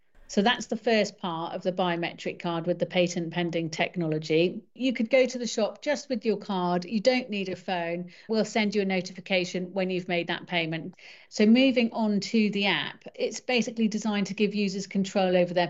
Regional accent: Wales, United Kingdom; Talu means pay in Welsh, and I'm from Wales. I'm based just outside Cardiff.

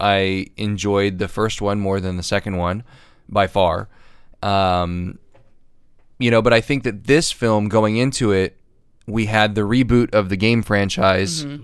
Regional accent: Indiana, United States; I'm from Indiana, so the fact that the character's name was Indiana, and he was cool

